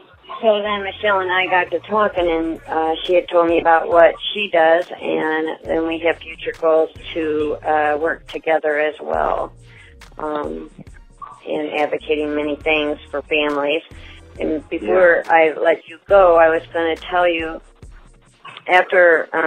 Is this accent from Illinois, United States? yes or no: yes; Pontiac, Illinois, United States; I'm from Illinois.